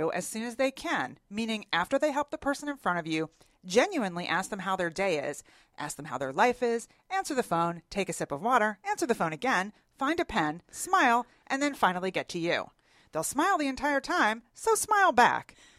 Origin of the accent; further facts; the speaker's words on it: Philadelphia, Pennsylvania, United States; now in Atlanta, United States; I mean, you're from Maine. I'm from Philadelphia.